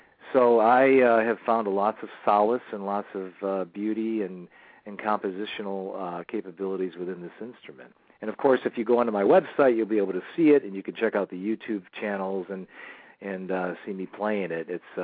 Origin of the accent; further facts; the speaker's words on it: Geneva, New York, United States; born there; Okay, well, I was born in Geneva, New York, which is the Finger Lakes region, known for the wine, which is a nice thing for the area right now.